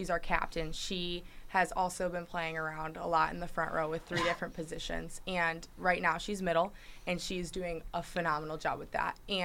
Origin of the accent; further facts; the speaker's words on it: Illinois, United States; And so we basically just, yeah, we say we're from Chicago, but we do visit there a lot